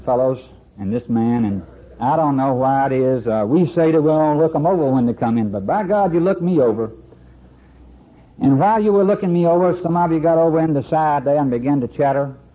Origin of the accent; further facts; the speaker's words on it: North Carolina, United States; And I left Roanoke, Virginia that Thursday afternoon, go back to my hometown down in northeastern North Carolina.